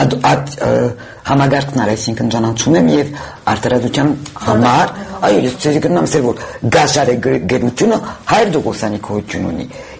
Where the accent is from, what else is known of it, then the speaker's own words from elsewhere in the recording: France; ես ֆրանսահայ եմ